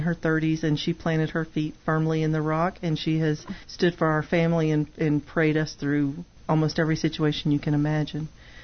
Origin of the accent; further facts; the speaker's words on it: the South, United States; Born and raised in the South